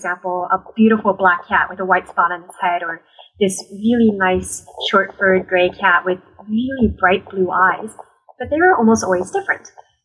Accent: Virginia, United States; now in Toronto, Canada; So I'm actually from Virginia, and I'm only in Toronto to study for university.

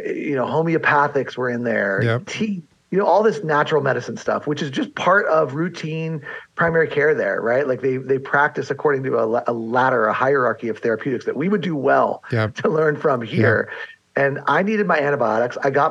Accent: San Diego, California, United States; born or raised there

